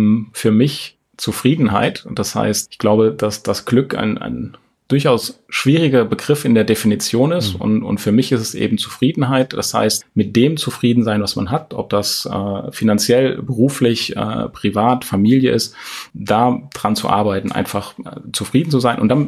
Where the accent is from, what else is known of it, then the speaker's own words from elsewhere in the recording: Hesse, Germany; also born or lived in Thuringia; Also ich bin geboren in Thüringen und dann mit meinen Eltern kurz vor dem Mauerfall tatsächlich ausgereist hier nach Hessen, ungefähr 80 Kilometer entfernt von Frankfurt